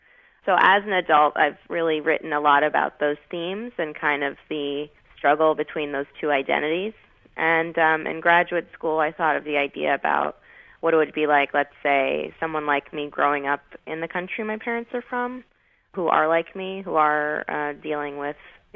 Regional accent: Massachusetts, United States; Well, I grew up in Massachusetts. I'm born and raised to two wonderful parents who happen to be from a country called Iran, or Iran, as we're used to in the news.

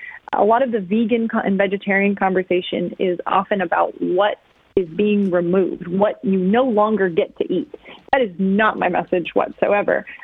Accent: Washington, United States; I grew up in Washington State, going to Lake Chelan, where many of the great apples come from.

